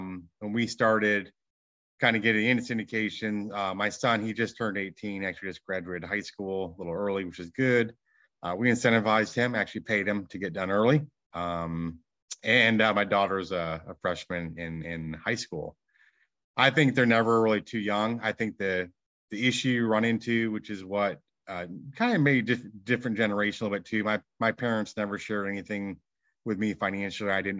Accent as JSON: {"language": "English", "region": "Michigan", "country": "United States", "tie": "born or raised there", "lives_now": "Dallas, United States", "said": "I grew up in Michigan. I'm in Dallas, Texas now. One of seven kids"}